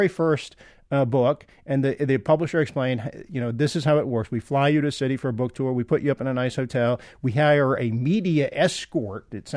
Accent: Toledo, Ohio, United States; my first memory of money, honest to God, was growing up in Toledo, Ohio, and swallowing a dime in the front yard.

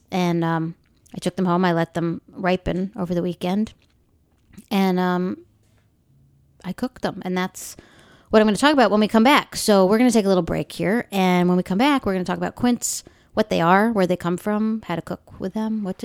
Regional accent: Long Island, New York, United States; I was kind of reminiscing, in a sense, about growing up on Long Island

